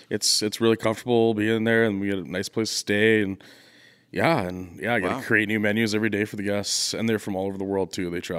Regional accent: British Columbia, Canada; But I grew up in the Okanagan. Started cooking when I was 15 at a little Mexican restaurant.

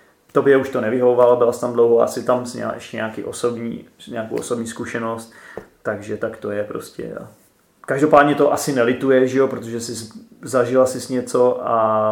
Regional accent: Bohemia, Czechia; protože u nás v Čechách zase jakoby to je individualistický, že jo?

